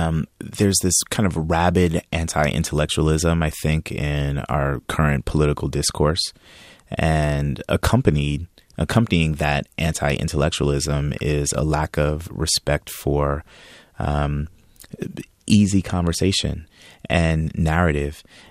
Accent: New York, United States; born there; I was born in 1975 in New York, the same place and the same time that hip hop was born.

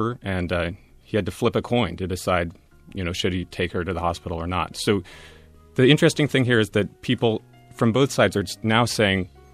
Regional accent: Berkeley, California, United States; born there; I was born at home in Berkeley

